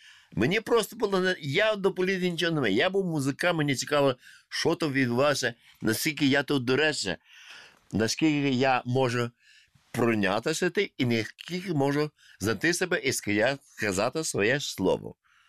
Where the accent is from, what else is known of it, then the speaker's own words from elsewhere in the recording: Volyn Oblast, Ukraine; first language Russian; Ukrainian is a second language; Так, я закінчив російську школу, вчилися наш, російською викладалося.